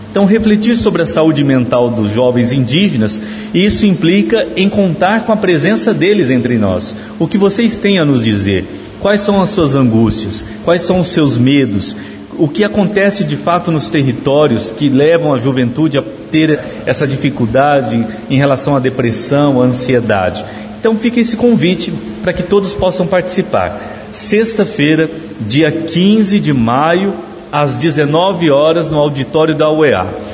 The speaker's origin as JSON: {"language": "Portuguese", "region": "São Paulo", "country": "Brazil", "said": "eu que sou do Sudeste, São Paulo"}